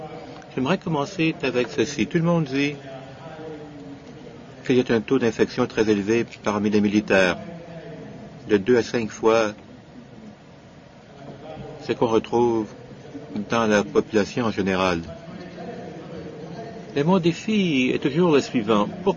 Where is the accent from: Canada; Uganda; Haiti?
Uganda; chez moi en Ouganda, nous avons des camps de soldats